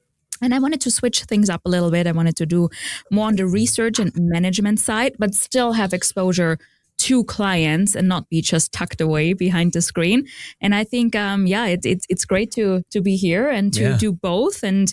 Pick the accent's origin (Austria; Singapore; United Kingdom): Austria; English is a second language; moved away as an adult; now in United States; I sound a little bit like Arnold Schwarzenegger. I'm working on my accent, though. I'm originally from Austria. I moved to the U.S. With my husband 4 years ago.